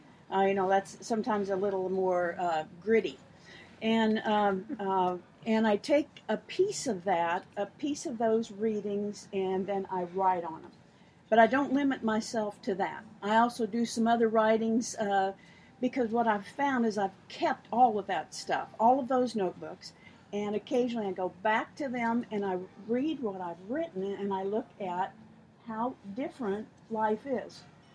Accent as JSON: {"language": "English", "town": "Tucson", "region": "Arizona", "country": "United States", "said": "I'm from Tucson."}